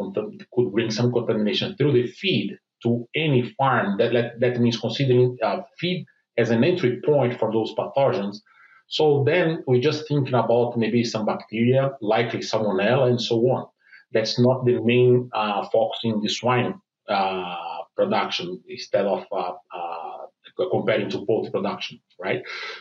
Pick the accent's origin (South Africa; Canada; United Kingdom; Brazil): Brazil; English is a second language; So I'm originally from Brazil.